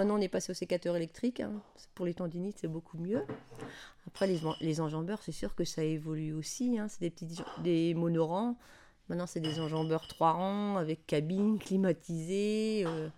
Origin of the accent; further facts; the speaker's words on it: Nogent, France; born there; Ah non, j'habitais pas à Nogent, moi je suis née à Nogent.